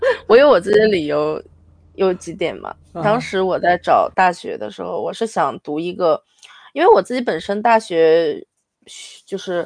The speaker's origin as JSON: {"language": "Chinese", "country": "Iceland", "tie": "born or raised there", "moved": "as an adult", "lives_now": "Kyoto, Japan", "said": "我是一个从小在冰岛长大，从十岁跟着家人移民到冰岛，然后一直生活到28岁为止，我都在冰岛。"}